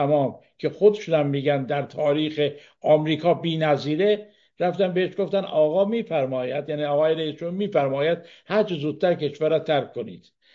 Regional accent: Iran; آیا ما مردم ایران خواستار استقلال از آمریکا هستیم؟

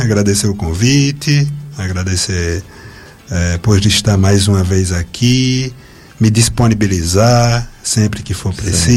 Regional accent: Juazeiro do Norte, Ceará, Brazil; Sou daqui de Juazeiro, né? Voltei, só deixo o meu Cariri no último pau de arara.

